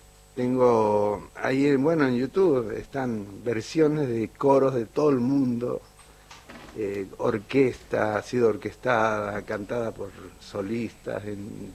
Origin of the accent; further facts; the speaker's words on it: Santiago del Estero, Argentina; surgí de Santiago. Salí de Santiago, pero empecé a cantar aquí.